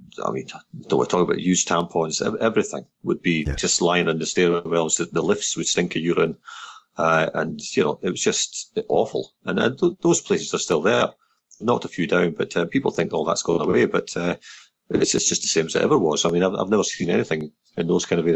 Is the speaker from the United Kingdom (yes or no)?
yes; Edinburgh, Scotland, United Kingdom; I'm from Edinburgh, and yeah. I grew up in that kind of environment for many years, and eventually kind of got myself away into a kind of a nicer place to live, shall I say? But I was brought up on council estates when I was young.